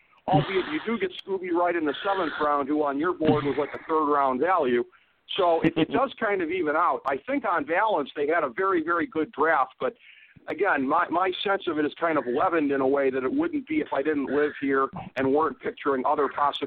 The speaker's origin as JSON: {"language": "English", "town": "Cleveland", "region": "Ohio", "country": "United States", "tie": "born or raised there", "said": "being based in Cleveland, they are my hometown team."}